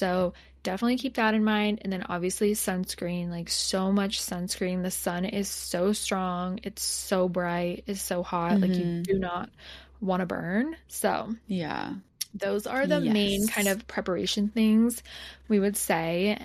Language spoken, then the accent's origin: English; Arizona, United States; For me, I grew up in Arizona, so that was kind of just like the norm, unfortunately.